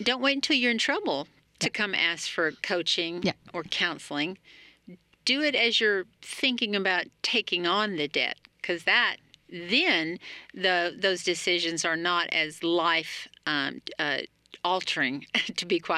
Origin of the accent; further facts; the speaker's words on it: Crab Orchard, Tennessee, United States; I'm from Crab Orchard.